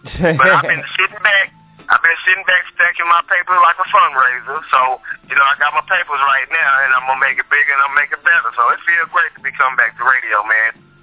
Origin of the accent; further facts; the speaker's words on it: Dallas, Texas, United States; now in Grand Prairie, United States; I'm from Singing Hills, Texas. That's out there in Oak Cliff, Texas, for y'all that don't know.